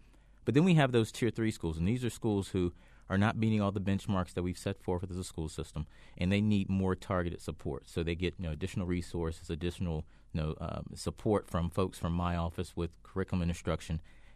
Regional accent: Richmond, Virginia, United States; Richmond, Virginia.

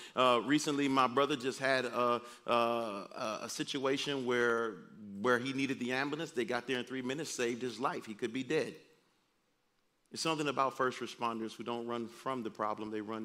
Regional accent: Detroit, Michigan, United States; Now, I grew up in Detroit, and all of Detroit, to me, is the inner city, and it was a rough life

